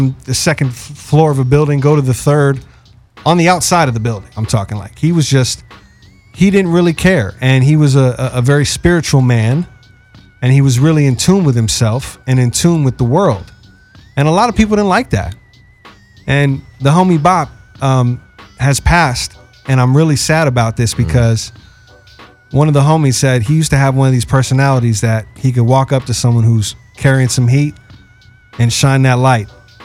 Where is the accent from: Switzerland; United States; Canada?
United States; Los Angeles, California; Born and raised in LA.